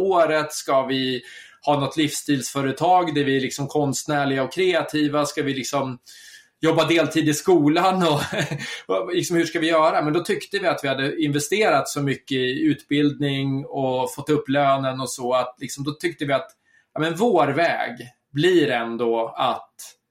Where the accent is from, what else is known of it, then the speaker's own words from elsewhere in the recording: Södertälje, Stockholm County, Sweden; Och sen har vi bott i Stockholm också under perioder, och jag är född och uppvuxen i Södertälje, som inte är någon jättestad, men det är större än Falun det också.